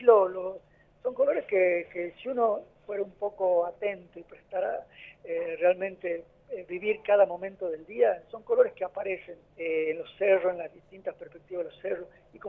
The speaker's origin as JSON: {"language": "Spanish", "region": "Salta", "country": "Argentina", "said": "este año somos 2 salteños"}